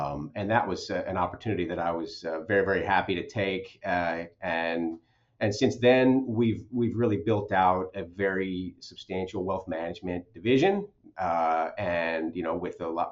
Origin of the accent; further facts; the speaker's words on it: Texas, United States; I live in San Antonio. I'm from Texas also, from, you know, originally.